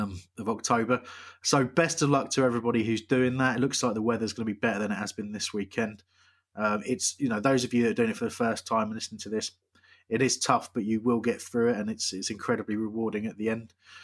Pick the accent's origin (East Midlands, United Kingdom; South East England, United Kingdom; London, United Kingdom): South East England, United Kingdom; born there; I know I was born in West Sussex, right near the back. Like, literally 5 minutes down the road is Surrey.